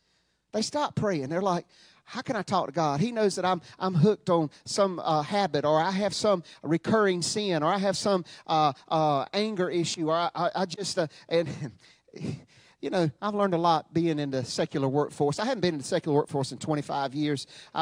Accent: United States; Now, I have not done those sins, those national sins, but I am an American, and we are one for all and all for one

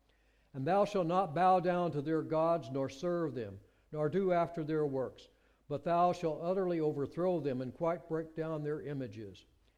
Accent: United States; born there; I mean, I was born in America. I'm a Christian.

